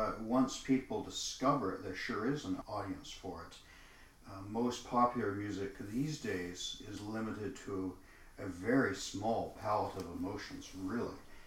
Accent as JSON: {"language": "English", "country": "Canada", "said": "Yeah, I'm a Canadian composer"}